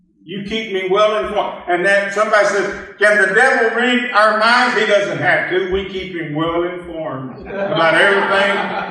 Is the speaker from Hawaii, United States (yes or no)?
no; Fort Worth, Texas, United States; even though I grew up in Fort Worth, Texas, I took a church in Nashville, Tennessee